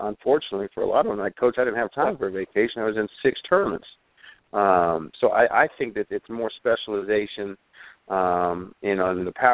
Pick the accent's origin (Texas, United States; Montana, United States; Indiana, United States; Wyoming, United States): Montana, United States; Billings; I'm from Billings, Montana, and I'm out in a camp in Salem